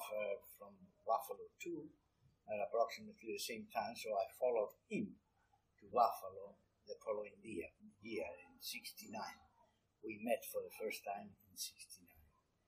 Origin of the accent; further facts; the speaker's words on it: Malaga, Andalusia, Spain; born there; English is a second language; In my home country, yeah. Yes. I'm from the south.